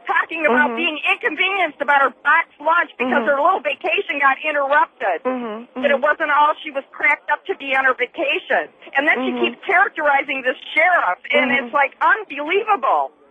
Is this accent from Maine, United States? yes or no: no; California, United States; First of all, she makes fun that I'm from California.